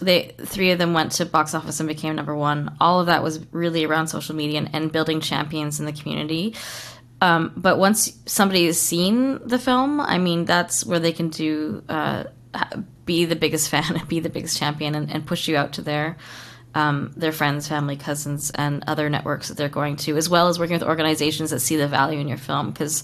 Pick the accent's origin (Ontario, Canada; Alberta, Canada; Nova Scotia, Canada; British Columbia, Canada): British Columbia, Canada; Kitimat; actually, Eden's from Kitimat, and I was raised in Kitimat.